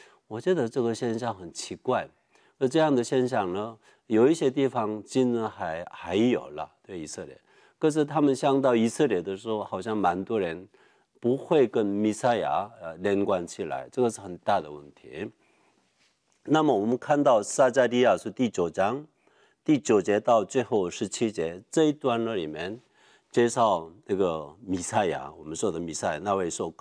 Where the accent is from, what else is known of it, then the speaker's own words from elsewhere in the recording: South Korea; Chinese is a second language; moved away as an adult; also born or lived in Taiwan / Israel; now in United States; 我出生在韩国，做韩国人。我的祖先呢好像没有那个华人或者中国人。然后呢我在那边长大了，读到大学，当兵，当完兵我去来台湾，